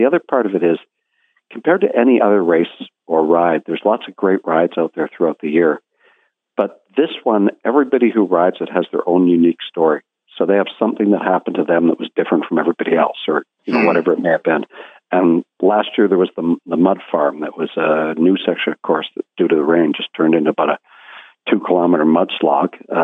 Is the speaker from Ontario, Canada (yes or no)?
yes; Hamilton, Ontario, Canada; We're from Hamilton, the mountain.